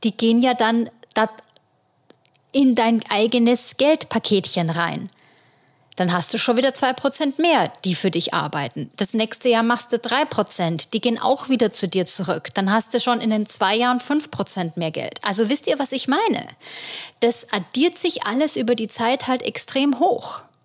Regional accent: Bamberg, Bavaria, Germany; Das ist 4-mal Bamberg, wo ich herkomme.

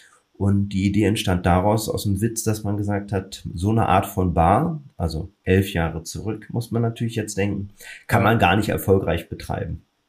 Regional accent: Berlin, Germany; born there; now in Cologne, Germany; Gebürtiger Berliner im Übrigen und heute zu Hause und das Herz in Köln.

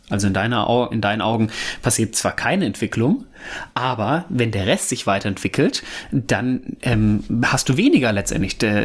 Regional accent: North Rhine-Westphalia, Germany; Ich komme ja ursprünglich aus dem Pott

